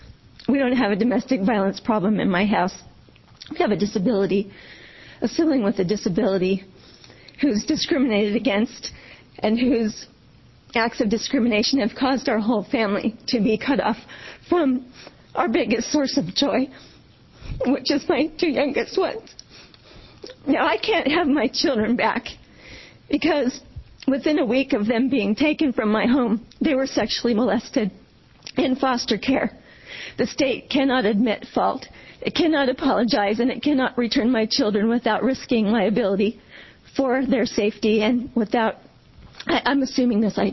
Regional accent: Springfield, Oregon, United States; I'm from Springfield, Oregon.

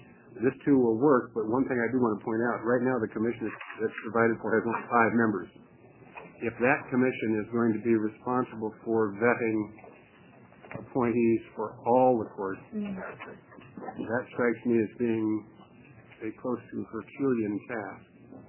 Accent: Milton-Freewater, Oregon, United States; and I'm from Milton Freewater. Just to clarify how far off I'm coming from.

